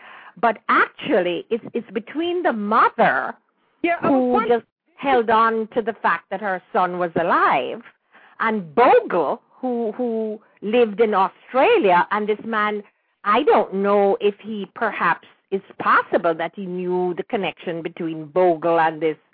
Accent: Kingston, Jamaica; You know, we are from the Kingston area are very familiar, not with the estate itself, but the Hope area.

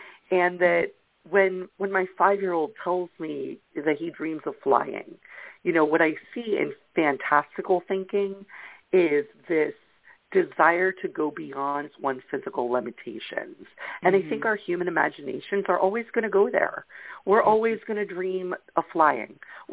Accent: New York, United States; I'm from New York

